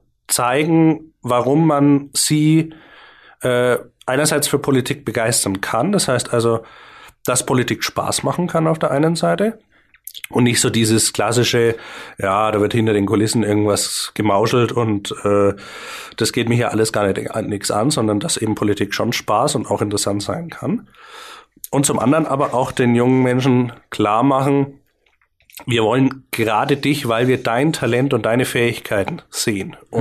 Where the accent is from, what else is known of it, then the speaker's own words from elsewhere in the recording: Bavaria, Germany; wir Franken sind es auch. Also wir haben unsere geschichtlichen Wurzeln und sind auch auf unsere fränkische Art, wie wir unser Leben leben, stolz.